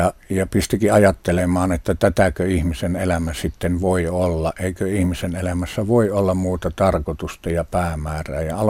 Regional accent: Nilsiä, North Savo, Finland; Minä olen kotoisin Nilsiästä, tuolta Kuopion pohjoispuolelta ja syntynyt siellä 58 vuotta sitten nelilapsiseen perheeseen. Mun isäni oli muusikko ja äiti taksiautoilija.

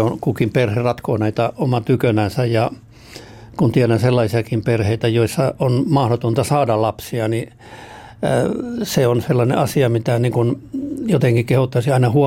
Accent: Saarijärvi, Central Finland, Finland; born there; Minä synnyin Saarijärvellä. Ja perheä oli tosi suuri, mihinkä mä synnyin. Kaiken kaikkiaan 15 lasta

